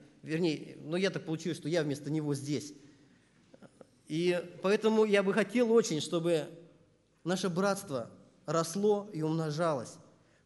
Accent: Tolyatti, Samara Oblast, Russia; я из Тольятти

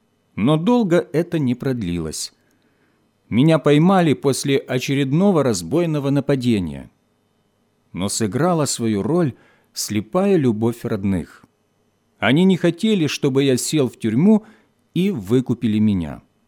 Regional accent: Makiivka, Donetsk Oblast, Ukraine; Родился я в Макеевке, в простой рабочей семье.

